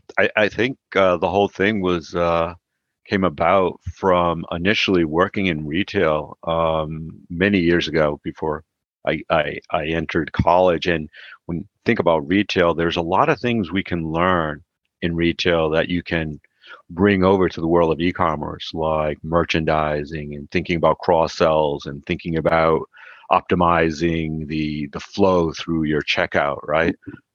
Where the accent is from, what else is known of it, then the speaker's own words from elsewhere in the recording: Connecticut, United States; Ended up coming back to my home state of Connecticut, working for a distributor yet again.